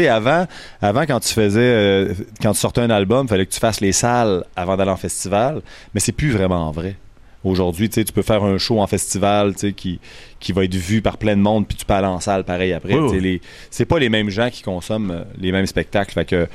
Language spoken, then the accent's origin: French; Quebec City, Quebec, Canada; now in Montreal, Canada; je viens de Québec, Montréal, j'habite Montréal.